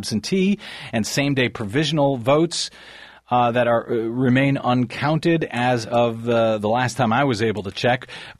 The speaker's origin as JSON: {"language": "English", "region": "Missouri", "country": "United States", "tie": "born or raised there", "said": "Ridiculously close races in my home state of Missouri."}